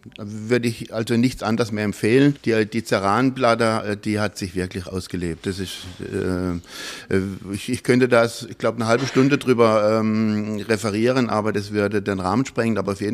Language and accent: German; Freiburg, Baden-Württemberg, Germany; vielleicht hört man es auch in meinem Dialekt, dass ich kein gebürtiger Hamburger und kein gebürtiger Berliner bin, sondern ich komme aus Freiburg, aus dem Schwarzwald und wohne aber seit 2015, wohne ich fest hier.